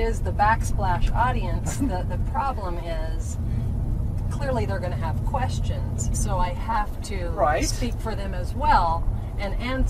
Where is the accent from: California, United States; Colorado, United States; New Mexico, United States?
New Mexico, United States; Farmington; Born and raised in Farmington.